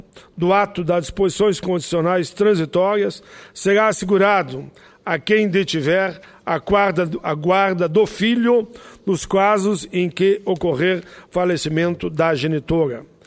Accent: Caxias do Sul, Rio Grande do Sul, Brazil; felicitações à comunidade de Caxias, minha cidade natal

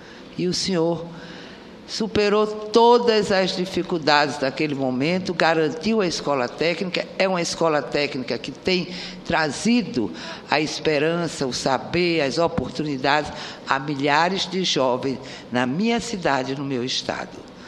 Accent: Northeast Region, Brazil; mas como eu sou nordestina e ali pertinho de Pernambuco

